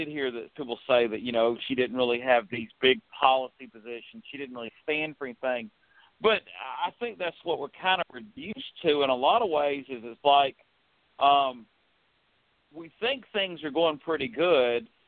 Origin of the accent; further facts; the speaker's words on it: Southern United States, United States; I'm a person that was born and raised in the South, you know, white, married, heterosexual